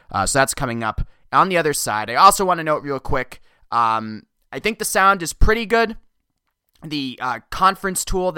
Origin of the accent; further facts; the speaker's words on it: Massachusetts, United States; In Massachusetts, my home state, this past Monday, 20,000 people filed unemployment claims